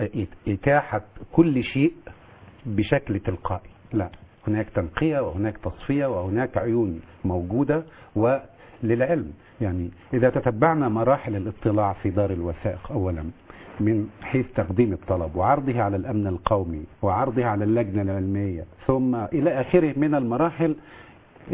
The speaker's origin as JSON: {"language": "Arabic", "country": "Egypt", "said": "نحن مصريون"}